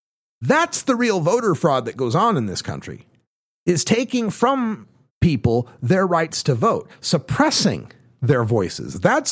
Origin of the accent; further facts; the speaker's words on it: Idaho, United States; I remember growing up in Republican Idaho, surrounded by very conservative people